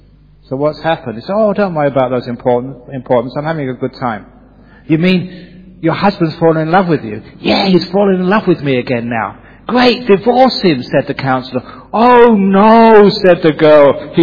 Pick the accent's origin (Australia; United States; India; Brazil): Australia; Perth, Western Australia; this was in my hometown of Perth in Australia.